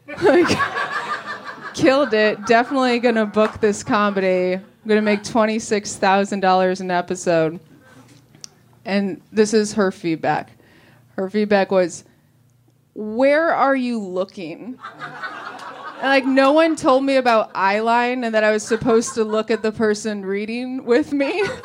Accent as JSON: {"language": "English", "town": "Chicago", "region": "Illinois", "country": "United States", "said": "And when I came out here from Chicago... In Chicago, there's no acting."}